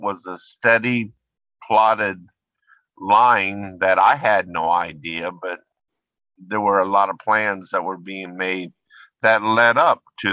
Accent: Sarasota, Florida, United States; Well, you know, I grew up in Sarasota, Florida

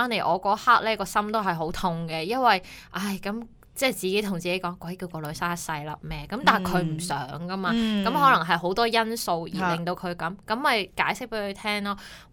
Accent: Hong Kong; moved away; 尤其是我们由香港移民来这里的时候，个个高过他这么多

